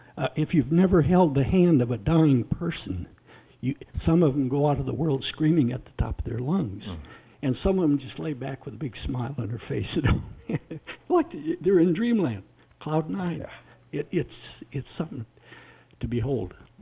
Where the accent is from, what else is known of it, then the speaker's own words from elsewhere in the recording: North Dakota, United States; And I'm from North Dakota, 18 miles from the Canadian border.